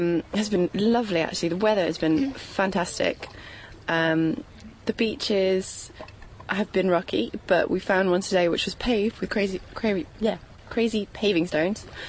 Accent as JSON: {"language": "English", "region": "England", "country": "United Kingdom", "said": "Yeah, we're very English. Everyone else on the beach is ridiculously bronze, and here us come along with a English rose skin."}